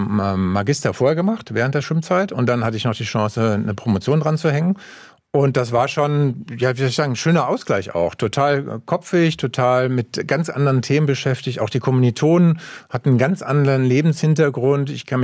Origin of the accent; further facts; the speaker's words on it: Frankfurt, Hesse, Germany; Also ich komme aus Frankfurt